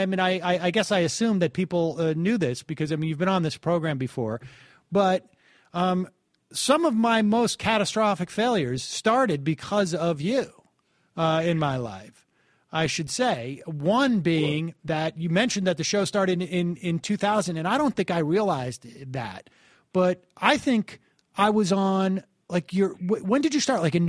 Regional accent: West Palm Beach, Florida, United States; I was from West Palm Beach in Florida

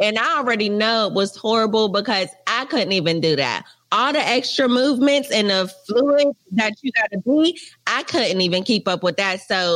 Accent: Charlotte, North Carolina, United States; also born or lived in Atlanta; now in Los Angeles, United States; I'm from Charlotte, North Carolina.

